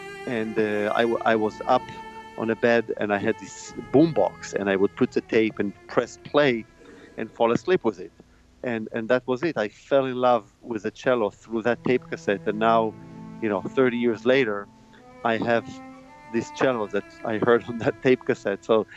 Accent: Israel; Yeah, well, I grew up in Israel in a kibbutz, which is a social community of about 500 people, middle of nowhere, mostly agriculture.

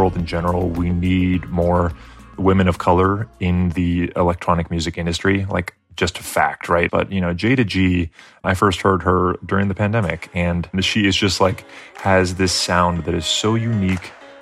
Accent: Brooklyn, New York, United States; I'm from Brooklyn, New York.

